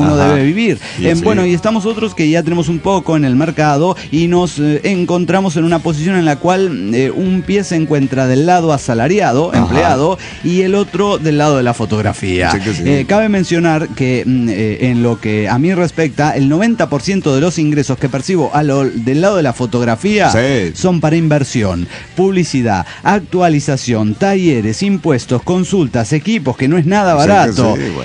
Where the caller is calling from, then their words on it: Zapopan, Jalisco, Mexico; de Zapopan, México.